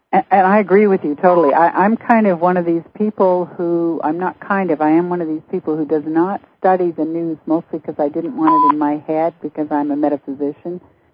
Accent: Canada; I'm from Canada

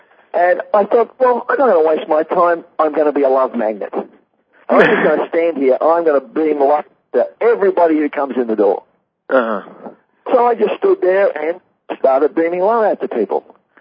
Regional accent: Australia; I'm here from Australia.

